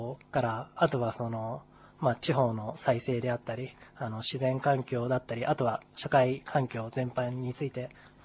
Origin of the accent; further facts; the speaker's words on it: Sapporo, Hokkaido, Japan; 僕は出身が札幌だったので、田舎の高校に行って